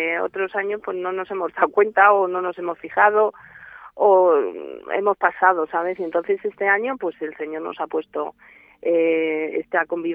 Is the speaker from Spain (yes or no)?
yes; Ciudad Real, Castilla-La Mancha, Spain; soy de aquí de Ciudad Real, tengo 54 años y bueno, pues tenemos dos hijas de 23 y de 14. Y bueno, pues estamos aquí viviendo de toda la vida